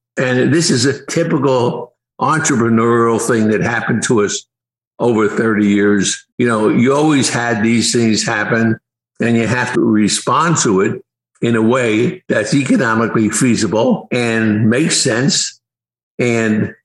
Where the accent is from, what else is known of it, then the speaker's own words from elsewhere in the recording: Newark, New Jersey, United States; Well, first of all, I grew up in Newark, New Jersey. Not a nice town. It was a tough town.